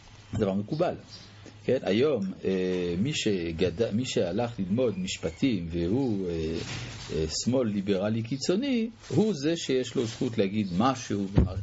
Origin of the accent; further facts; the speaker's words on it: France; אני גדלתי במדינה שהיא נחשבת למערבית בריבוע, מדינת צרפת